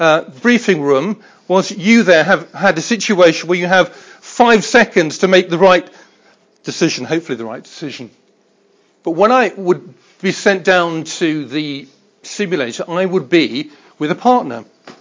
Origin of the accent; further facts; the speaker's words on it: United Kingdom; I understand, because I am very British, and I had for so many years a great English reserve, stiff upper lip, old chap.